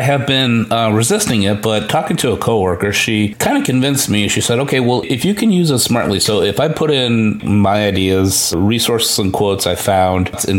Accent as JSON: {"language": "English", "town": "Chicago", "region": "Illinois", "country": "United States", "tie": "born or raised there", "moved": "as an adult", "lives_now": "Houston, United States", "said": "I was born and raised in Chicago and left Chicago when I was 18 and in the Air Force and being a pilot."}